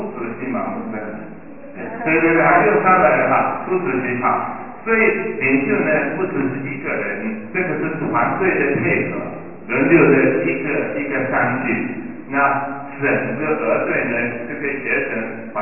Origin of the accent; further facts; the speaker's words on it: Canada; 这个是鹅，他们说加拿大鹅啊，是我们家乡的动物啊